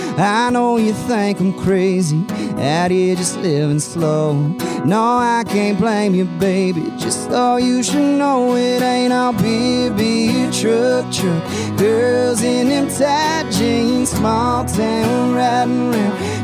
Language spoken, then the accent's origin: English; Austin, Texas, United States; Born and raised in Austin, Texas. Actually never lived anywhere else till I moved here.